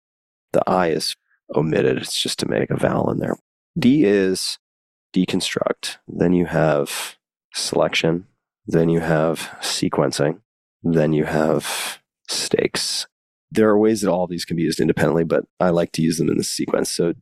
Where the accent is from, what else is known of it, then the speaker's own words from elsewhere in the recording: New York, United States; And I grew up on Long Island, keep in mind.